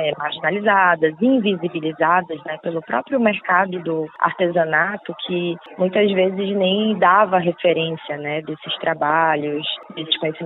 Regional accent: Manaus, Amazonas, Brazil; born there; Nasci em Manaus, Amazonas.

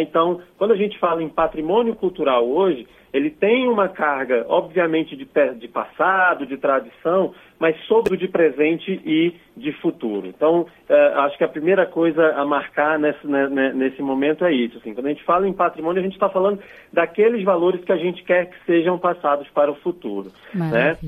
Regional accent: Brazil; eu, enquanto brasileiro, devo saber

